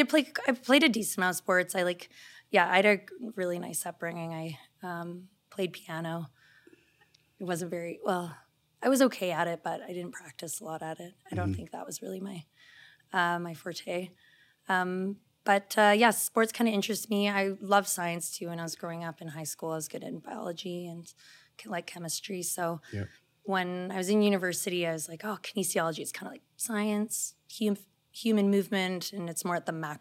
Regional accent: Victoria, British Columbia, Canada; born there; moved away as an adult; now in Calgary, Canada; So I was born in Victoria, BC. So I am not a Calgarian. But I moved here when I was 21.

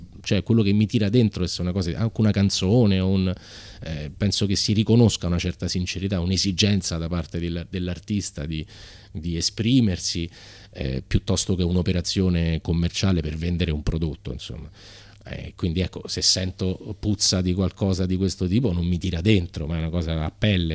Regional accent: Rome, Lazio, Italy; con cui siamo cresciuti a Roma

